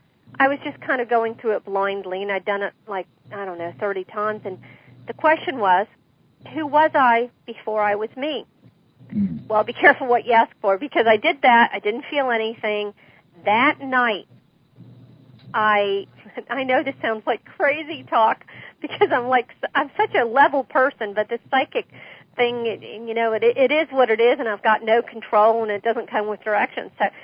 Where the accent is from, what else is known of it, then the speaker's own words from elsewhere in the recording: Ormond Beach, Florida, United States; But anyways, I grew up in Ormond Beach, Florida, in the 1960s. Great place to live.